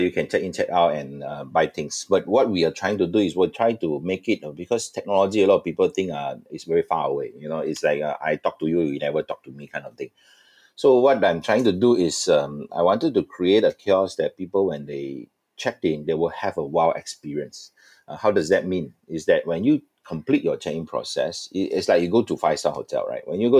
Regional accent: Malaysia; I came back to Malaysia. I still think that there's a good place for me to be in Malaysia, because since I'm being a Malaysian

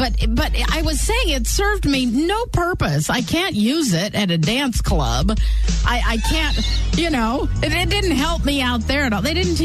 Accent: Las Vegas, Nevada, United States; I'm from Las Vegas. I'm 37 years old, and in second grade, they taught us to line dance and the electric slide.

